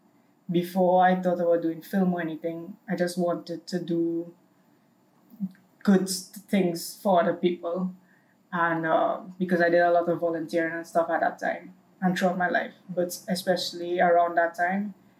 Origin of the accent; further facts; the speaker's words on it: Trinidad & Tobago; Well, for me, like you said, I grew up in Trinidad